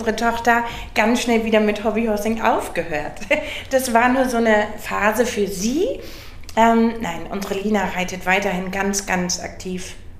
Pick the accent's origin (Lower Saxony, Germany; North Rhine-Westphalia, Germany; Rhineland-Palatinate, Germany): Lower Saxony, Germany; ich bin mittlerweile 49 Jahre alt. Ich komme aus Ingelschoft, das ist im Landkreis Stade.